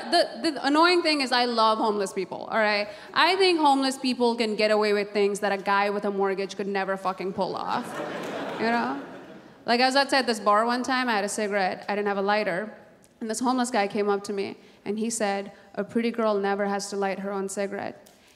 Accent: Nepal; I'm from Nepal. I grew up in Nepal. I went to an all-girl Catholic boarding school in Nepal for 7 years, which is a school full of Hindu children and super Catholic nuns.

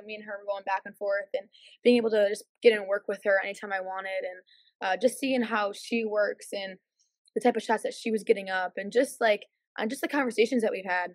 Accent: Buffalo, New York, United States; Yeah, I mean, you know, coming out of Buffalo, like, you know

